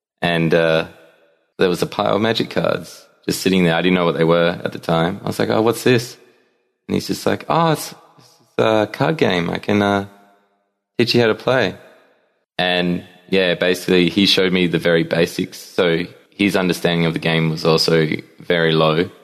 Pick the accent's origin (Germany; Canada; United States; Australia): Australia; Tasmania; now in Melbourne, Australia; I'm actually originally from Tasmania. One of the island off the bottom of Australia, and I only moved to Melbourne about 5.5 years ago.